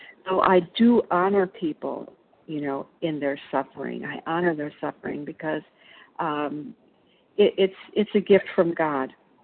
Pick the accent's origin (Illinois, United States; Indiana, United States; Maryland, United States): Illinois, United States; I'm from Illinois.